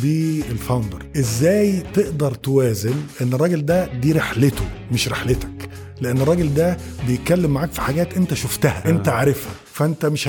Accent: Kuwait; moved away as an adult; now in Egypt; انا مولود في الكويت كطالب وقعدت لحد ثانويه عامه, جيت مصر بقى المحطه الثانيه طالب في الجامعه كليه هندسه جامعه القاهره قسم عماره.

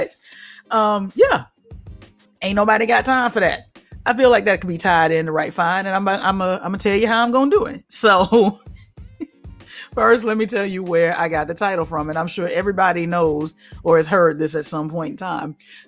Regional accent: the South, United States; I said tending. Again, I'm country. I'm from the South.

